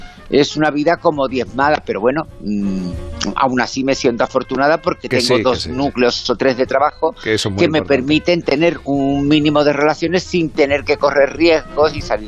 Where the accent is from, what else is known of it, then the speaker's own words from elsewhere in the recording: Málaga, Andalusia, Spain; Después es en Málaga. Es en mi tierra